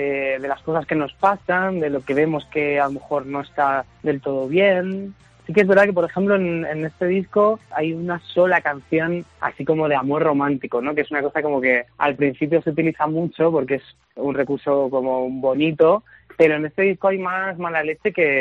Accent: Toledo, Castilla-La Mancha, Spain; yo soy de Toledo

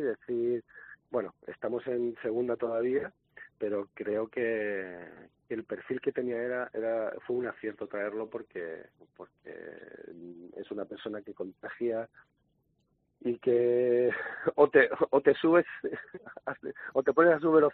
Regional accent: Malaga, Andalusia, Spain; Encima, pues, poder haber disfrutado tantas temporadas que estuve en el Málaga, en el equipo de mi tierra, donde me sentía, pues bueno, me sentía como si no estaba en mi casa.

